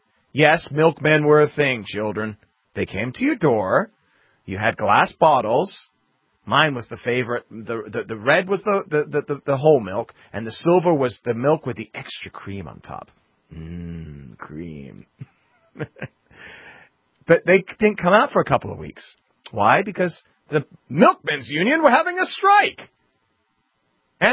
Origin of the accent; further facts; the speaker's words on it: London, United Kingdom; But for those folks that don't know me, I'm originally from London, England. I grew up in a very tumultuous time for England.